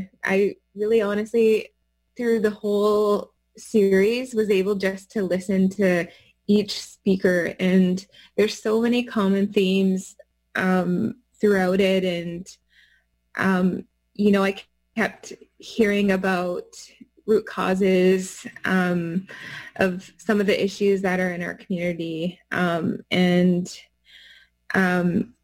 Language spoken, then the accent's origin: English; British Columbia, Canada; I am from the Sartlip Nation on my dad's side, which is a part of the Saanich Nation on the southern tip of Vancouver Island.